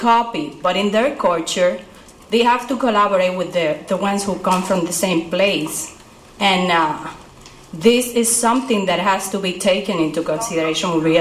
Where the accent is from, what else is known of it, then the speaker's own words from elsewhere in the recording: Puerto Rico; now in United States; I come from Puerto Rico. I teach MIS courses in a school of management here, and I have been taught in Massachusetts too.